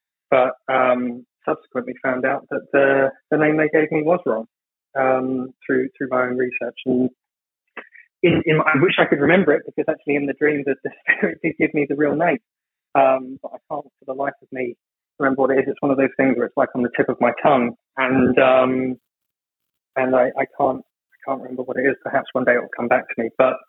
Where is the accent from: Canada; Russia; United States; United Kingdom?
United Kingdom; England; for some reason I don't particularly get on with English girls. Being English, I know that's rather strange.